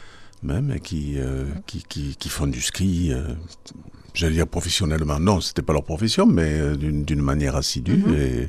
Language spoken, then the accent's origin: French; Tarbes, Occitanie, France; born there; Je suis né à Tarbes et je contemple les Pyrénées